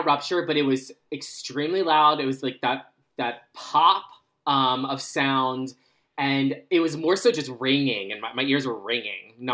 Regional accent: Florida, United States; I grew up in Florida and, you know, lightning's a bit unpredictable.

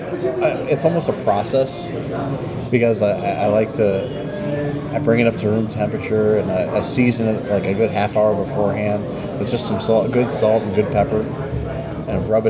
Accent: United States; Just because I'm an American and I like meat.

